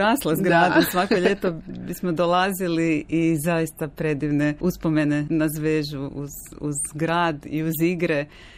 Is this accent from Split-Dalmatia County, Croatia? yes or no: no; Zagreb, City of Zagreb, Croatia; born there; ja sam rođena u Zagrebu